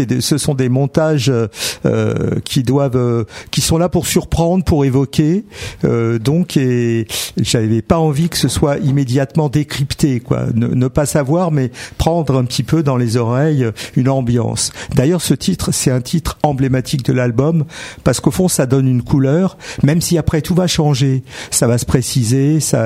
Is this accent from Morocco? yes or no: no; Ermont, Île-de-France, France; exactement, de la région Hermont-Franconville, tout à côté d'Anguin.